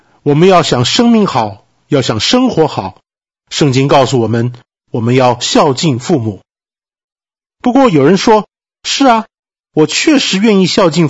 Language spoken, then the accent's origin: Chinese; China; 弟兄姐妹，在世界各国当中，我们中国是历史最悠久的国家之一